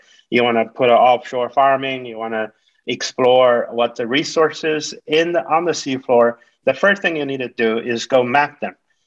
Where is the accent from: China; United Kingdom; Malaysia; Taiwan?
China; moved away as an adult; also born or lived in United States; I grew up in China. I got a bachelor degree in college in physics.